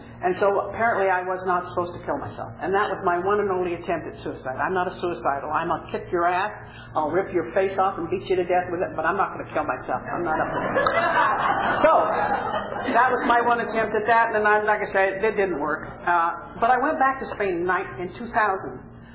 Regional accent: Fresno, California, United States; I was born in Fresno, raised in Fresno, got drunk in Fresno, got sober in Fresno, still live in Fresno. Traveled the world, but I'm still there.

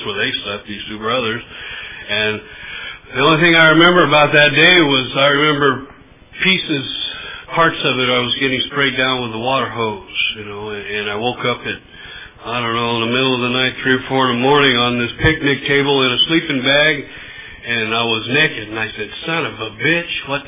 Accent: Bakersfield, California, United States; now in Porterville, United States; I was raised in Bakersfield and did a lot of my using and drinking and running around in Bakersfield, Oildale area.

